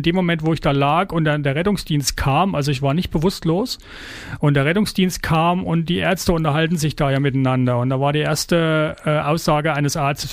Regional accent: Sonneberg, Thuringia, Germany; ich bin aus Sonneberg. Das ist so im untersten Zipfel von Thüringen. Also wir sind eigentlich Nordfranken, wie man vielleicht an der Sprache hört. Ja. Früher war das Bezirk Suhl.

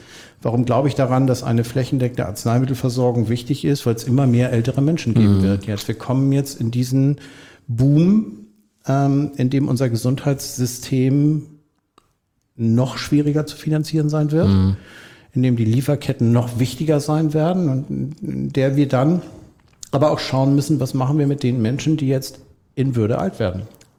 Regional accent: North Sea coast, Germany; Ich bin ein Kind der Nordseeküste, Fahrrad, Segeln, Wassersport, jeglicher Art, Bewegung, Joggen

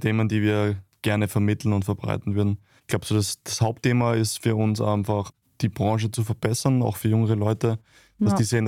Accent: Styria, Austria; für mich als Steirer

